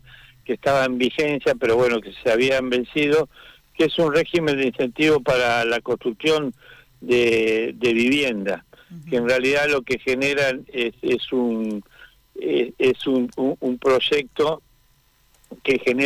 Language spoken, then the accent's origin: Spanish; Neuquén, Argentina; a los que somos de Neuquén